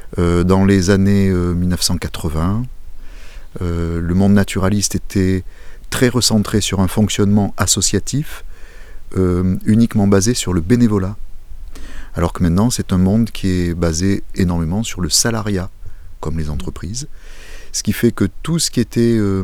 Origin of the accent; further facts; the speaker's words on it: Nouvelle-Aquitaine, France; born there; je suis né en Limousin, pas très loin de la Braine, donc de l'Indre. J'habite en Creuse, et dans une région où les milieux naturels sont omniprésents